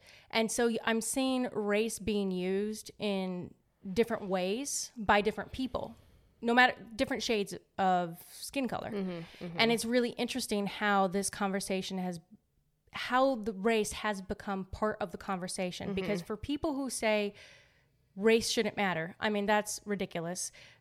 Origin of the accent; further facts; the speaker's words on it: United States; it's not like I grew up in Mexico, personally, right? I don't speak Spanish, right?